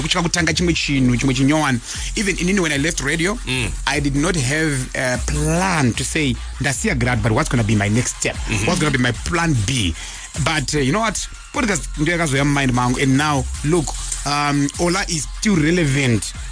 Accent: Rusape, Manicaland, Zimbabwe; I grew up in Rusape, Kunyazura, but then ndakazomuva zvishoko kuzengezero zvishoko.

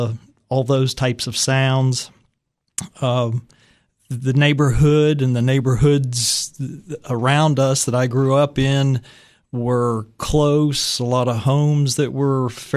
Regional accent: Morgantown, West Virginia, United States; also born or lived in Weston; I was born on Valentine's Day, 1957, in Weston, West Virginia.

